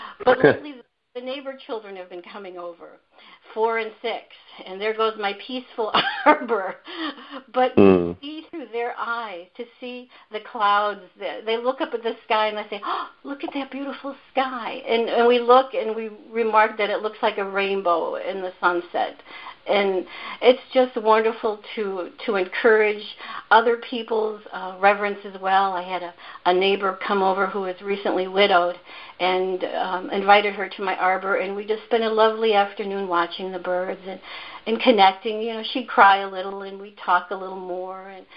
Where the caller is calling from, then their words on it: Illinois, United States; Hello, this is … I'm calling from Central Illinois, where it's unseasonably cool